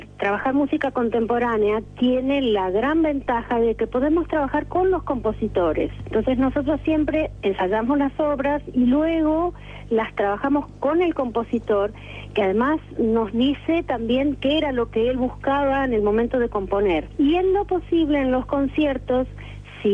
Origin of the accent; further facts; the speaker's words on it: San Juan, Argentina; moved away as an adult; also born or lived in Mar del Plata; now in Buenos Aires, Argentina; yo soy de San Juan.